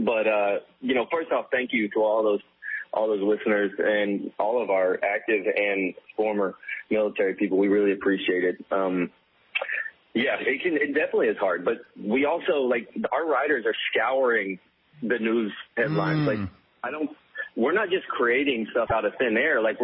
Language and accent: English; Texas, United States; like I grew up in a small town. I'm from Texas. I grew up in a town of like 136 people when I was there.